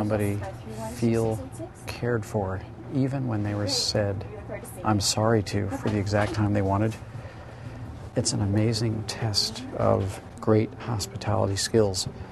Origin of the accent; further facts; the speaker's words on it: St. Louis, Missouri, United States; My dad's business when I grew up in St. Louis was to design driving tours for Americans throughout the French countryside primarily.